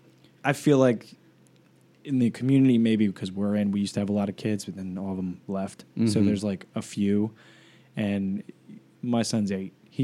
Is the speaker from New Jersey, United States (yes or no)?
yes; New Jersey, United States; I mean, that's home team technically for us because I grew up in New Jersey.